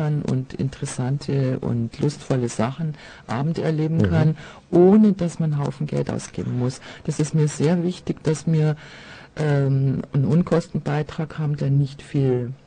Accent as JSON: {"language": "German", "town": "Marquartstein", "region": "Bavaria", "country": "Germany", "said": "ich komme nämlich ursprünglich aus Marquardtstein."}